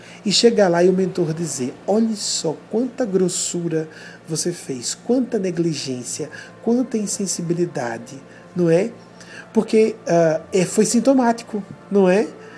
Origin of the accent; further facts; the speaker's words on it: Sergipe, Brazil; Eu sou sergipano, nasci aqui, amigos, eu conheço o nosso povo.